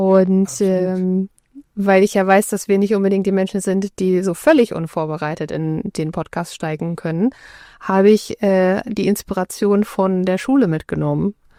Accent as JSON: {"language": "German", "country": "Germany", "said": "jetzt wir als Deutsche hier in Schleswig-Holstein, genau diesen Luxus haben zu sagen"}